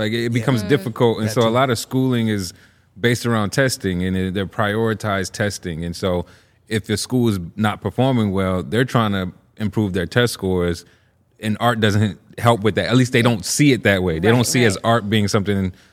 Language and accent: English; New Orleans, Louisiana, United States; I'm from New Orleans, Louisiana.